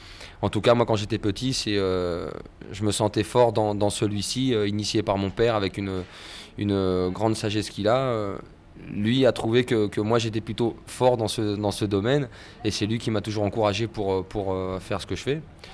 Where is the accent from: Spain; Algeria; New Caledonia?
Spain; Madrid, Community of Madrid; born there; French is a second language; also born or lived in France; Moi, je suis né le 1er janvier 61 à Madrid, en Espagne. Et j'ai vécu une petite partie de mon enfance en France